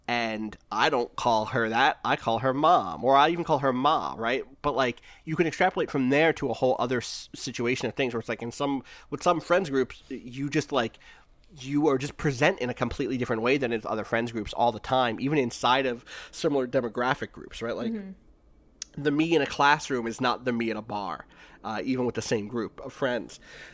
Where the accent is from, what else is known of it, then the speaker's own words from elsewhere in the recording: Wilkes-Barre, Pennsylvania, United States; So I was born in Wilkes-Barre.